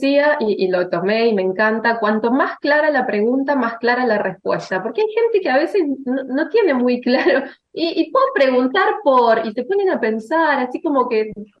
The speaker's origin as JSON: {"language": "Spanish", "town": "Rosario", "region": "Santa Fe", "country": "Argentina", "said": "Yo estoy en Rosario, yo soy de Rosario."}